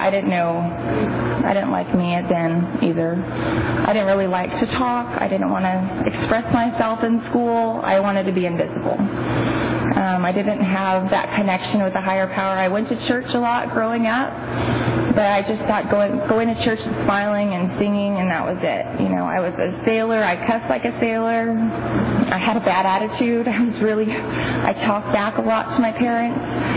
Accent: Three Rivers, United States; How it started, I grew up in Three Rivers, and I have... Thank you. I love Three Rivers. Grew up, you know, country girl, going outside, going hunting and fishing

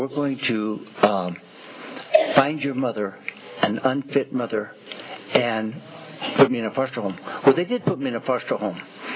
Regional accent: Bakersfield, California, United States; And I came from Bakersfield, a very conservative town

